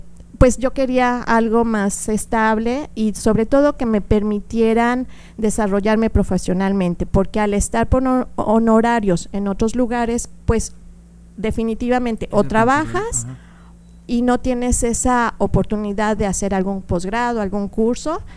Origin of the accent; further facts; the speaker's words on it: Mexico City, Mexico; born there; also born or lived in Cuernavaca; pues yo venía, o sea, pues de estar en la ciudad, en Cuernavaca, yo nací en Ciudad de México, sí estaba acostumbrada como que a otro ambiente, pese a que durante niña por muchos años iba a Jonacatepec, que es un poblado hacia el oriente.